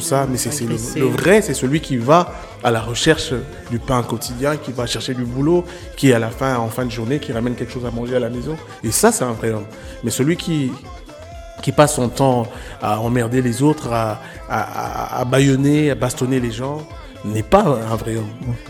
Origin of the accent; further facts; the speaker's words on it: DR Congo; Chez nous, au Congo, on appelle ce genre de chansons des génériques